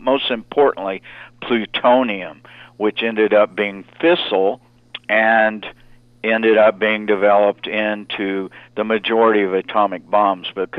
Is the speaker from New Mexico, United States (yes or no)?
yes; New Mexico, United States; And 2 years later, in my home state of New Mexico